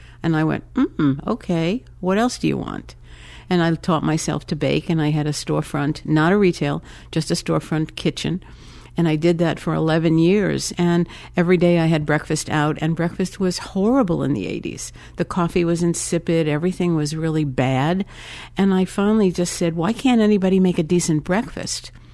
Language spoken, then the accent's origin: English; Brooklyn, New York, United States; now in Chicago, United States; I'm from Brooklyn, and I came to Chicago in 1977, and this now is my real home.